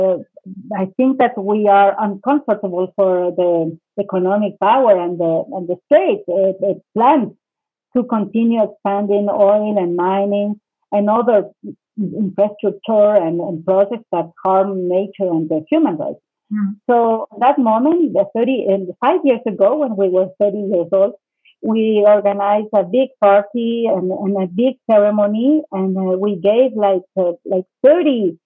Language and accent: English; Ecuador; from Ecuador. I am a biologist.